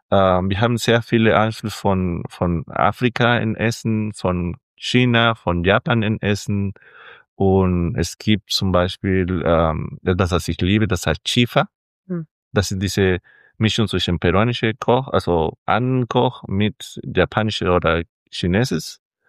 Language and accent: German; Callao, Peru; German is a second language; now in Germany; Und das kauft man in Callao, wo ich herkomme, in eine ganz große Markthalle.